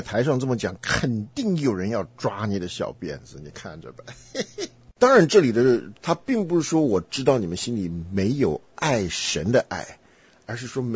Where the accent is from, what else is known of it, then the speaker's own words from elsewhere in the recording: Taiwan; 那我是从台湾来的，我们台湾有台湾的辣味儿，但是跟正宗的四川的麻辣是味道不一样的